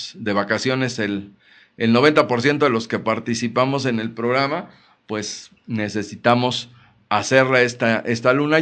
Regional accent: Mexico; estamos desafortunadamente como mexicanos acostumbrados a realizar nuestras oraciones

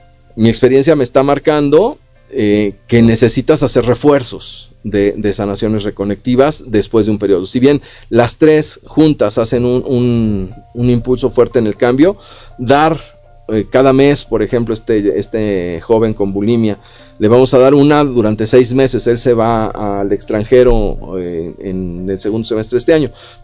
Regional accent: Mexico; No sabemos, como mexicanos, gran parte de la población no sabe invertir

